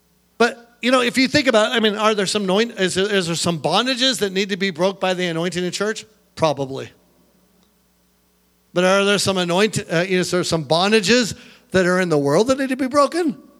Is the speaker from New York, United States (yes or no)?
no; Seattle, Washington, United States; now in Montana, United States; I grew up in Seattle, but I live in Montana right now.